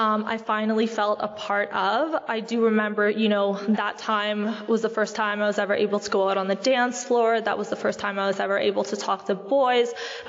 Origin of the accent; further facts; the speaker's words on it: Etobicoke, Ontario, Canada; I grew up in Etobicoke, not far from here. I grew up in just like a middle-class family